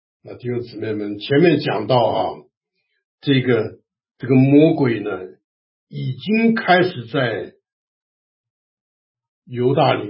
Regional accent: China; 因为犹太人吃饭跟我们中国人不一样，我们中国人坐在椅子上吃的

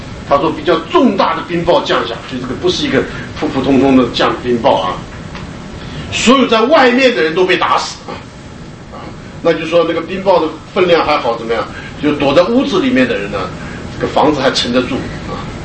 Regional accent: Taichung, Taiwan; 我记得小的时候啊，我那时候住在台湾啊，台中，我看过那个落雷啊，我们台湾人讲那个落雷很可怕啊。

